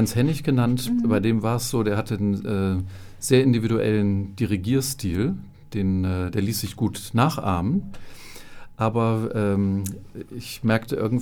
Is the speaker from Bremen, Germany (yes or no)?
yes; Bremen, Germany; born there; Also ich bin ja gebürtig aus Bremen